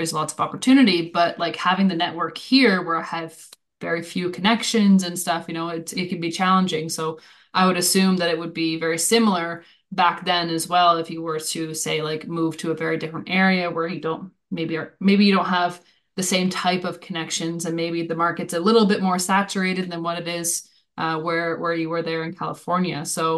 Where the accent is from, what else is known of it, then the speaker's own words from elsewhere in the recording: Canada; moved away as an adult; now in Germany; living and growing up in Canada and having my entire network be in North America to then end up uprooting, moving to Europe. And yeah, okay, we've been now in Germany for the last 3 years, but I've also been in Norway, been in Austria, been in Hungary